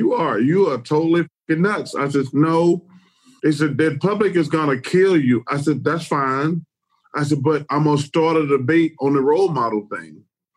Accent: Alabama, United States; On my farm, which I've never been on the farm, even though I grew up in Alabama, I'm probably going to do apples or pears.

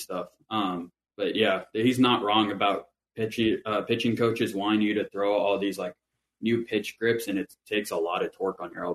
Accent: St. Cloud, Minnesota, United States; Well, I'm from St. Cloud, Minnesota. Go Huskies.

